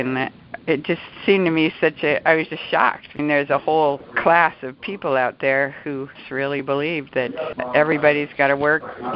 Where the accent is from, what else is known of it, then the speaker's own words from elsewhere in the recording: Los Angeles, California, United States; I'm from Los Angeles, and, of course, everybody here is a Democrat.